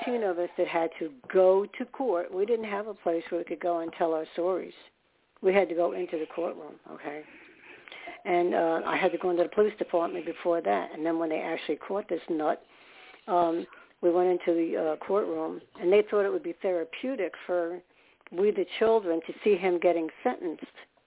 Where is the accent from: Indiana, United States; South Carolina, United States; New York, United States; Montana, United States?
New York, United States; born there; I was born in New York, so I was comfortable in the city. I'm more of a city person.